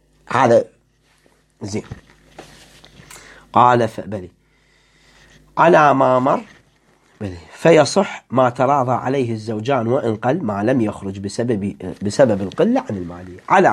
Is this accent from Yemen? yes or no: no; Iraq; الآن إحنا عندنا في العراق أقل عملة موجودة 250 دينار